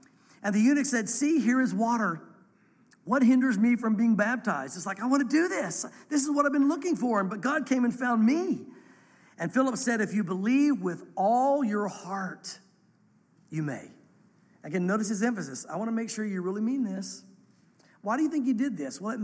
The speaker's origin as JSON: {"language": "English", "region": "the South", "country": "United States", "tie": "born or raised there", "said": "Listen, I grew up in the South like many of you did."}